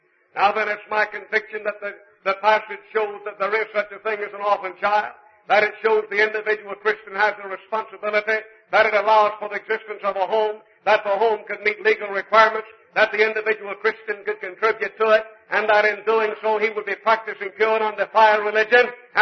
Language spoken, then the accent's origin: English; Longview, Texas, United States; I grew up in Deep East Texas, not very far from where we are tonight.